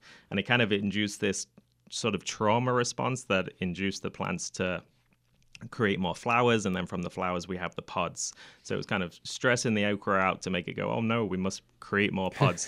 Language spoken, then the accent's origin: English; England, United Kingdom; I do not have a Southern accent. I'm from England, and I did not experience okra until I was 26 years old.